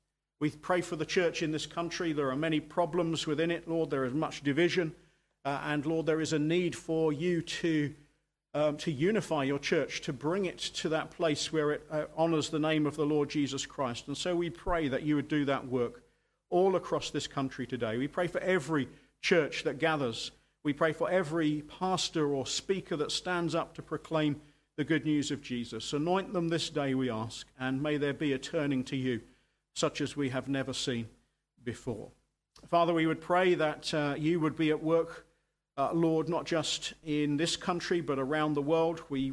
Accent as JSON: {"language": "English", "country": "United Kingdom", "said": "we often, being British, grumble about the weather"}